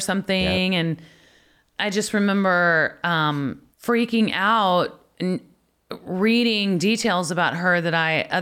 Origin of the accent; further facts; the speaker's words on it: Missouri, United States; growing up in Missouri, it was like